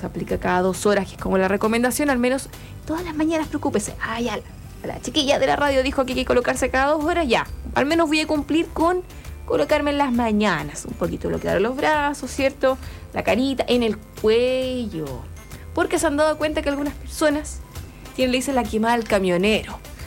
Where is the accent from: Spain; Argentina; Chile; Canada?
Chile; como buen chileno que uno comienza a revisar qué feriados vienen para cada año.